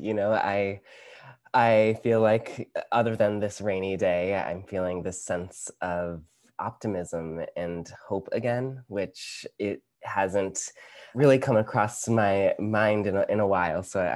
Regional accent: Los Angeles, California, United States; I'm born and raised in Los Angeles. So we would go to Center Theater Group and we would see

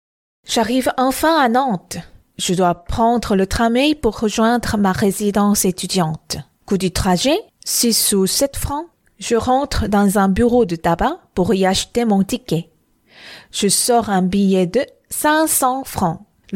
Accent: Gwangju, South Korea; French is a second language; Je suis né à Gwangju, la sixième ville la plus peuplée de Corée du Sud. Un million et demi d'habitants. Métropole située au sud-ouest de la péninsule, dans la province de Jeollanam-do. J'ai grandi là-bas.

